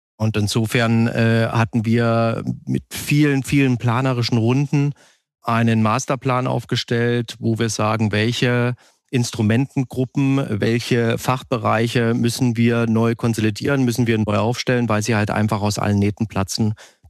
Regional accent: East Germany, Germany; Hängt aber auch damit zusammen, dass ich ein gebürtiger Ostdeutscher bin

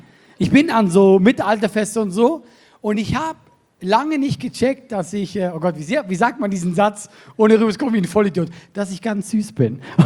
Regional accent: Solothurn, Switzerland; Bei uns in Solothurn, das ist unsere Stadt, wo ich herkomme

